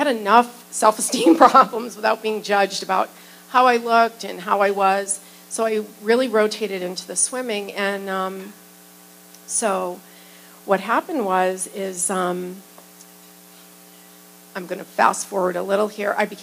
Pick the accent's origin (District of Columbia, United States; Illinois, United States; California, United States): District of Columbia, United States; Washington; Well, I grew up in Washington, D.C., for the first till sixth grade.